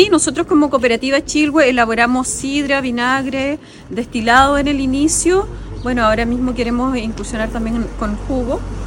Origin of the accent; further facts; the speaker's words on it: Ancud, Los Lagos, Chile; vengo de Ancud